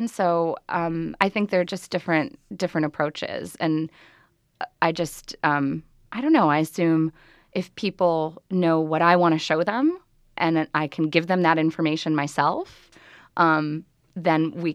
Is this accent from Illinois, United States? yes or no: yes; Chicago, Illinois, United States; But I grew up in Chicago.